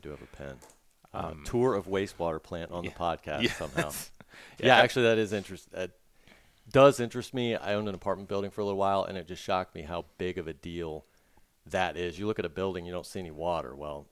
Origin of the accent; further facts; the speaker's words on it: Delaware, United States; And you asked me if I'm from Delaware. Yes, I'm from Delaware.